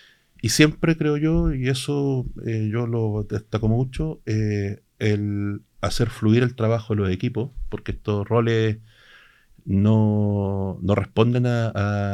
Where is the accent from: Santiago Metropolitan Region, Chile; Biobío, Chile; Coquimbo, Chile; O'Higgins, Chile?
Biobío, Chile; Concepción; Yo crecí en dictadura, digamos, y era inevitable en las calles penquistas, ¿verdad?, estar en contacto con una realidad dura de aquellos años